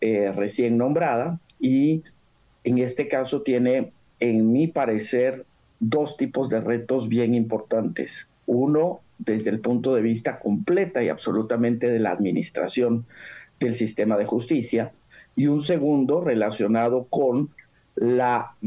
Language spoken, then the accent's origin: Spanish; Guatemala; como guatemaltecos debemos exigir.